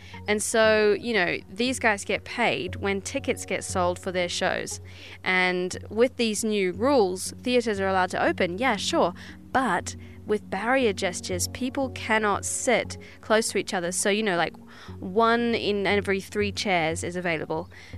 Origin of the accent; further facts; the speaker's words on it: New Zealand; I'm from New Zealand, so any chance I get, I'll bring them up.